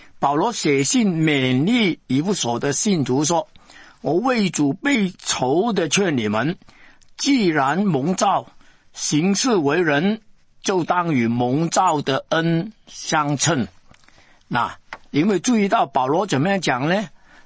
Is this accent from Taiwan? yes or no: no; China; 叫我明白我是中国人